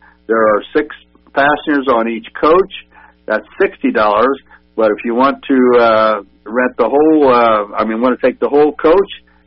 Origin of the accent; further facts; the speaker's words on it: Lafayette, Indiana, United States; I grew up in the North End in Lafayette. If you're a North Ender there, you were part of the railroad community.